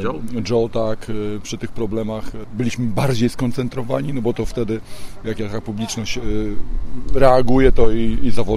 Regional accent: Warsaw, Masovian Voivodeship, Poland; Ja wstydzę się, jestem z Warszawy

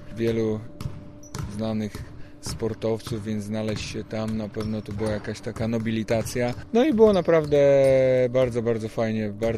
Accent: Zielona Góra, Lubusz Voivodeship, Poland; Powiedziałem, że jestem z Zielonej Góry

